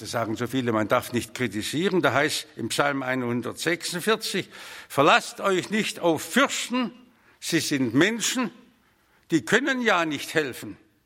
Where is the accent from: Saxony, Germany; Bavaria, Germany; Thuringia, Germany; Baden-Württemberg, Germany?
Baden-Württemberg, Germany; Stuttgart; die reichsten Zeiten meines Lebens habe ich in meiner Kindheit in Hungerjahren in Stuttgart erlebt, wo der Vater in Gefangenschaft war.